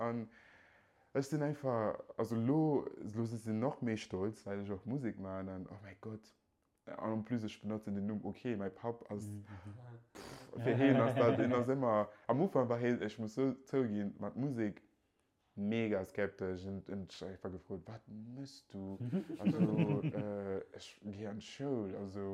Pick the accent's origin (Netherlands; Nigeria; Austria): Nigeria; German is a second language; ich komme aus Nigeria